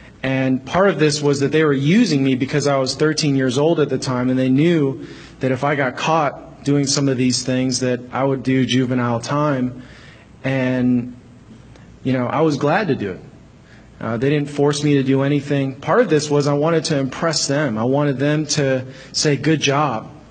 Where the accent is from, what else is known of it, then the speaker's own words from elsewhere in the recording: Chicago, Illinois, United States; I grew up in Chicago in the 90s. And it was during a time when, you know, most neighborhoods in Chicago were infested with gangs.